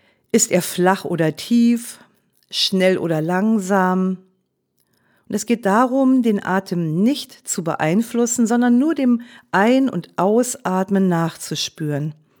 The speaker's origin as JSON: {"language": "German", "country": "Germany", "said": "denn als Deutsche sind wir ja immer sehr genau"}